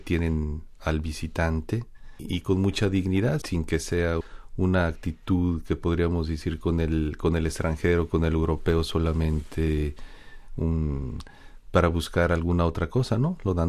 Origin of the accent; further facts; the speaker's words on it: Mexico; Yo soy de México, yo puedo hablar de mi país.